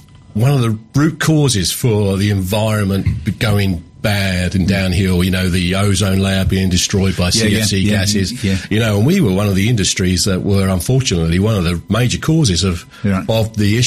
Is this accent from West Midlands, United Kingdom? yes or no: no; Chatham, South East England, United Kingdom; born there; now in Strood, United Kingdom; I was born in Chatham.